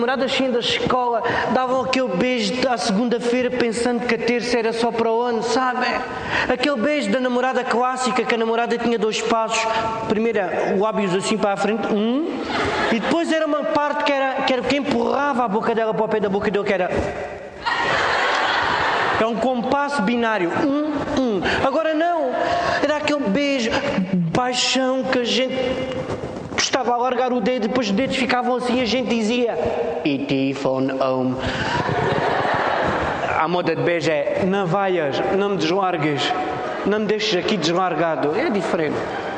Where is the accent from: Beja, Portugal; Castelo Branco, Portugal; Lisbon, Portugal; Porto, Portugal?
Beja, Portugal; sou de Beja.